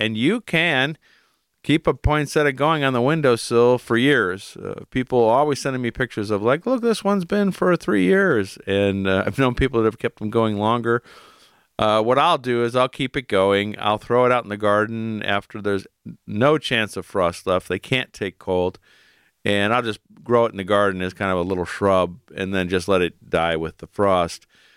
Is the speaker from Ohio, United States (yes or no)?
yes; Cleveland, Ohio, United States; moved away; You know, growing up in Cleveland, we had real winters. Moved here 20-some years ago.